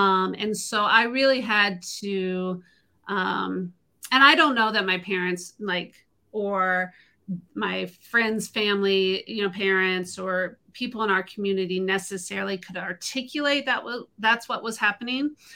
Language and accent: English; Dallas, Texas, United States; also born or lived in Iowa; I was born in Iowa, but I grew up in Texas in the Dallas area, a suburb of Dallas.